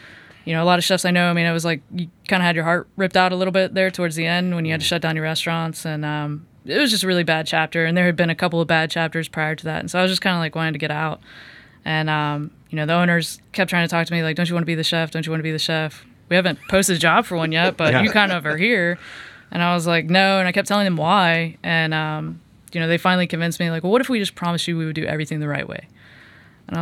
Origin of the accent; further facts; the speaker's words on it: Houston, Texas, United States; I'm from Houston. From Houston, Texas, originally.